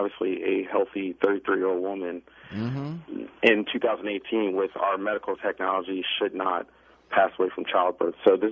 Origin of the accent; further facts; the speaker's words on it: Philadelphia, Pennsylvania, United States; also born or lived in New York; I grew up in Philadelphia and New York, so I was around radio personalities that were the voice of our community